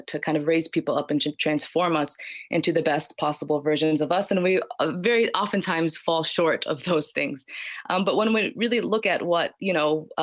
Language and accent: English; Michigan, United States; moved away; I'm from Michigan, so moving all the way to California was kind of a big decision that I sort of made all of a sudden